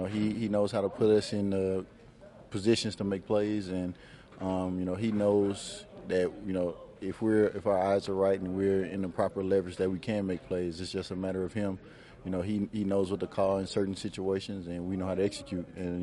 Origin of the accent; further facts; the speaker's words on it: New Orleans, Louisiana, United States; I was pulling for the Saints because, that was my hometown team.